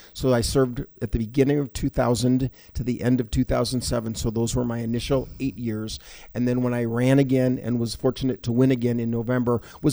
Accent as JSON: {"language": "English", "town": "Sioux City", "region": "Iowa", "country": "United States", "tie": "born or raised there", "said": "since our days growing up in Sioux City"}